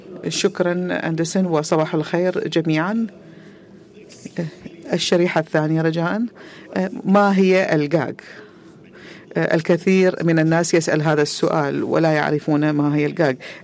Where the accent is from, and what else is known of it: Egypt